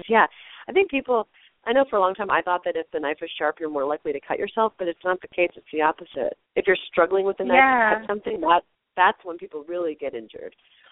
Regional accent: New York City, New York, United States; I grew up in New York City, so we had concrete everywhere.

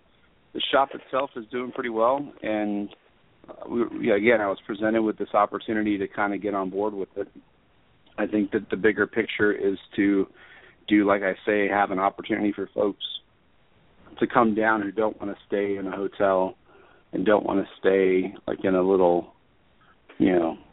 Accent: New York, United States; born there; I was born in Long Island, so yeah, I've experienced snowblowers before.

